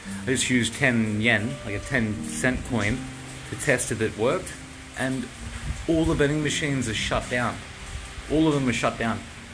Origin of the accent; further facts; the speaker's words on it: Australia; I'm Australian.